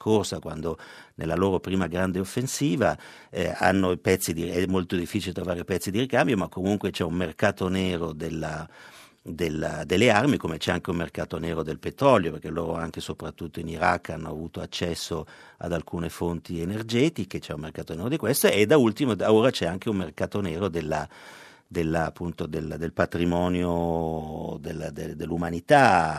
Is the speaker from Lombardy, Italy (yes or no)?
yes; Milan, Lombardy, Italy; siamo milanesi, siamo diversi, non mettiamo la maglietta Milano, cioè non abbiamo bisogno di questo, siamo milanesi nel cuore.